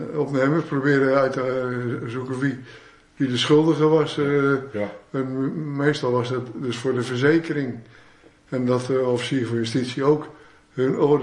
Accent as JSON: {"language": "Dutch", "town": "Meppel", "region": "Drenthe", "country": "Netherlands", "tie": "born or raised there", "also_born_or_lived": "Steenwijk / Amsterdam", "said": "Ik ben geboren en getogen in Meppel. Ik heb gewoond of gewerkt in Steenwijk. Ik heb voor een baas gewerkt in Amsterdam. Ik heb midden op de Zeedijk gewoond."}